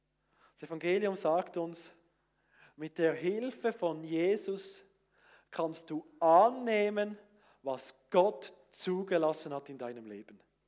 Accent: Fribourg, Switzerland; Wurde im Kanton Freiburg unter Senslern, wuchs ich auf, sehr nach Bern orientiert, mit Thurgauer Eltern. Ein riesen Gemisch. Also wenn ich wählen könnte, würde ich gerne ein reines Berndeutsch haben.

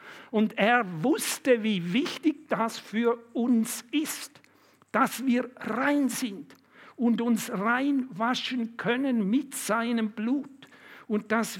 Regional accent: Luzern, Lucerne, Switzerland; also bei uns in Luzern und Umgebung, in der Zentralschweiz gibt es das.

